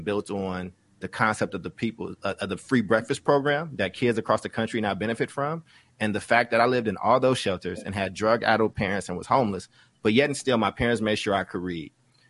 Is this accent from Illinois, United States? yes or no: yes; Maywood, Illinois, United States; born there; I was born in Chicago. I was born in the same neighborhood as Fred Hampton.